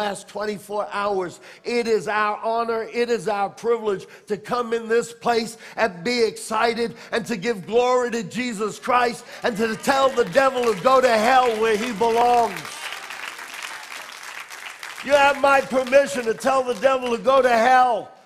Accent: New York, United States; I'm extra loud because I'm an Italian and I'm a New Yorker. Don't hold it against me.

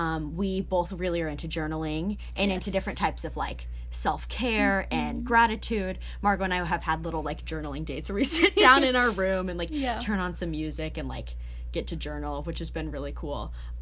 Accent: Midwest, United States; we're from the Midwest, we're both religious

